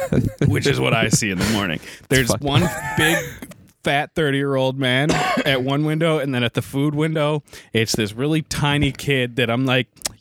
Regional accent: Ireland; Dude, I'm Irish and you're kind of fucking with me right now.

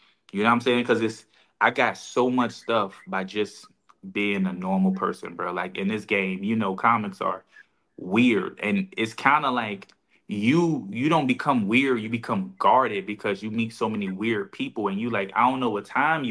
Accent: Virginia, United States; 'cause I'm from Virginia originally, right? But my career started in Philly.

